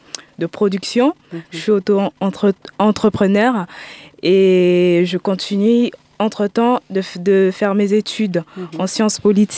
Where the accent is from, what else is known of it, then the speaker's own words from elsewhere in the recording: Kinshasa, DR Congo; also born or lived in Nice / Paris; now in France; Voilà. Je viens de Congo Kinshasa. J'habite en France à peu près depuis plus de 10 ans.